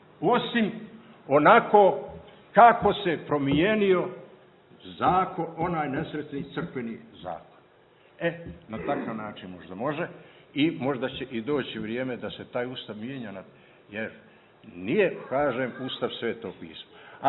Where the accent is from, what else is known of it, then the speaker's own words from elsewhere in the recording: Banjani, Nikšić Municipality, Montenegro; kako to kod nas u Banjanima kaže, kažemo, na utreše.